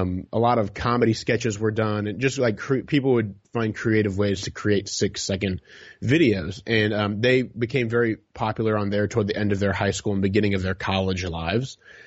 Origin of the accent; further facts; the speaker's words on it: Indiana, United States; now in Nashville, United States; My wife and I, you know, we live outside Nashville, Tennessee, but we're both from Northeast Indiana.